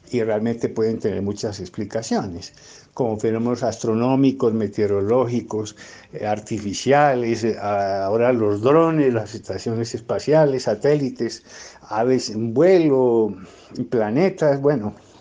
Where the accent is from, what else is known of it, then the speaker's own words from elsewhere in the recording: Bogotá, Colombia; Yo soy economista bogotano